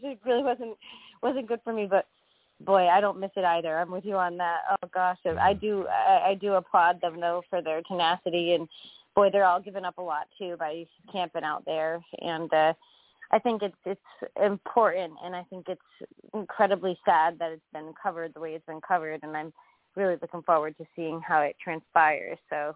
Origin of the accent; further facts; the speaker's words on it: Massachusetts, United States; Yeah, I've lived in Canada too. I'm like you. I've never liked the winter. I was from Massachusetts, and yeah.